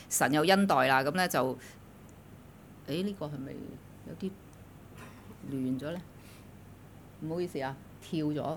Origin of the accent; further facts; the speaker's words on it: New Territories, Hong Kong; 我記得我小的時候呢，住在新界的村屋裡面，那些平房通常住得的人呢都是些中下階層，不會很富有。